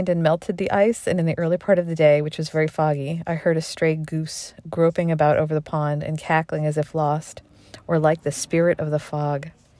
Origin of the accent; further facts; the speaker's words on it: Waltham, Massachusetts, United States; So I've been born and raised in Waltham.